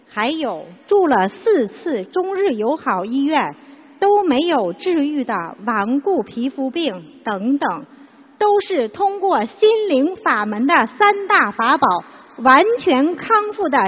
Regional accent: Beijing, China; 我来自北京，

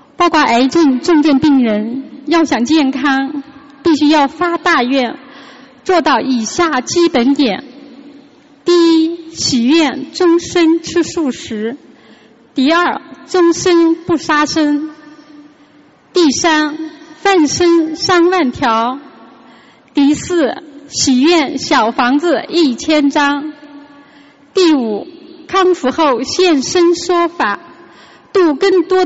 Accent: Jiangsu, China; 我来自江苏，今年56岁。

